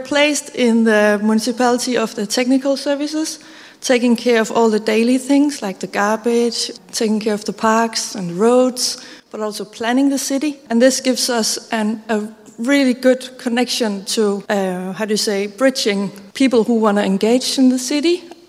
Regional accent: Aarhus, Central Denmark Region, Denmark; I am from Aarhus. I'm part of this team called Active Citizenship in the Department of Technical Services in Aarhus.

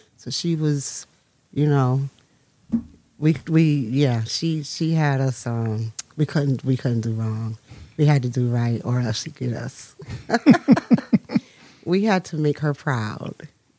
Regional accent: West Haven, Connecticut, United States; I was born in New Haven, lived in New Haven until I was in kindergarten. And then I remember my mom moved to West Haven. And then I did schooling in West Haven until I got to middle school.

